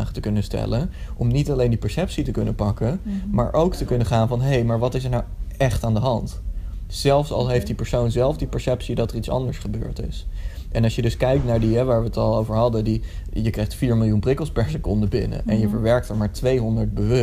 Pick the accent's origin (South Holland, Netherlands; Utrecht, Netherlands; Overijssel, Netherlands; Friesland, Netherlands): Utrecht, Netherlands; Ik kom uit de buurt van Utrecht vandaan.